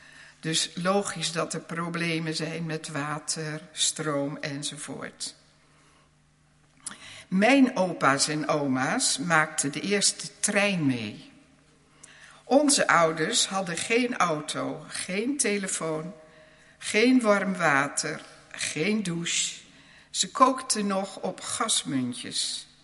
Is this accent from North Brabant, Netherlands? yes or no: no; Gouda, South Holland, Netherlands; born there; Ik ben geboren in Gouda in een eenvoudig gereformeerd en een ARP-gezin.